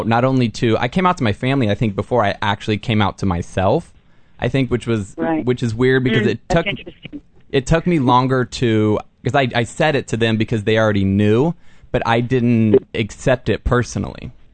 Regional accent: Southern United States, United States; now in Los Angeles, United States; But I growing up in the South

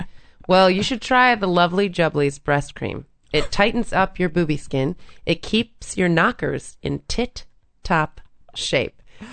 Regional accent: London, United Kingdom; also born or lived in Jamaica; I'm from London.

